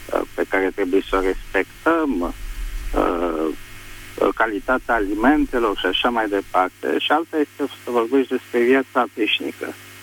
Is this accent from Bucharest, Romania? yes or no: yes; Bucharest, Romania; din București.